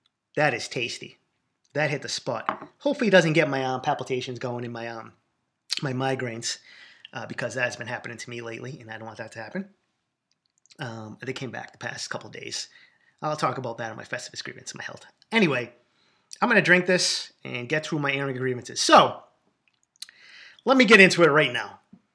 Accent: Boston, Massachusetts, United States; I say we because they are my team and I'm from Boston.

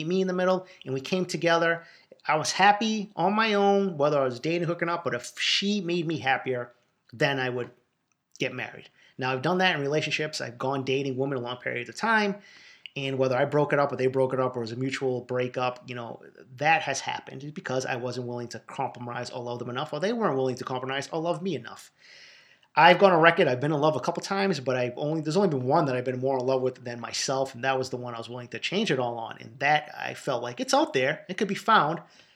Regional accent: Boston, Massachusetts, United States; accent: Boston; I am very aware of my Boston accent. I knew when I was writing that I would come over to the podcast that people would be more aware of how I sounded.

